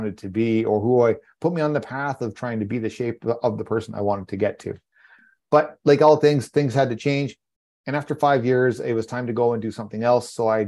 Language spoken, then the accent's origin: English; Canada; I'm a Canadian